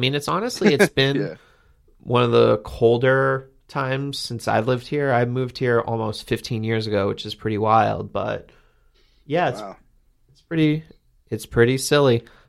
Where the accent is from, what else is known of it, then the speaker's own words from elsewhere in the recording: Lido Beach, New York, United States; But I grew up in Lido Beach, like a few minute walk to the ocean, 45 minutes from New York City